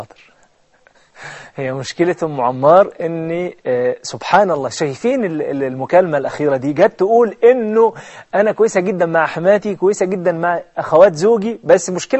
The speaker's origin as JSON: {"language": "Arabic", "country": "Egypt", "said": "هو يمكن احنا عندنا في مصر دي حقيقة"}